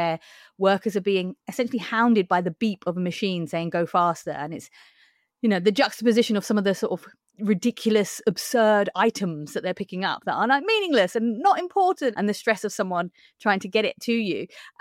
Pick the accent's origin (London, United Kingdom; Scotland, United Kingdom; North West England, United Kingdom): London, United Kingdom; East London; We're from East London.